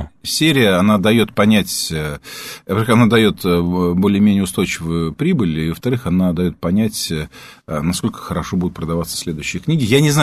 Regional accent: Moscow, Russia; Да, ну, я коренной москвич. Мне проще писать. Я помню еще ту Москву

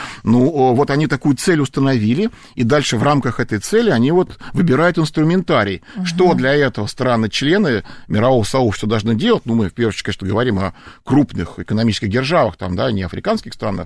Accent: Moscow, Russia; Мы с вами москвичи, да, вот так.

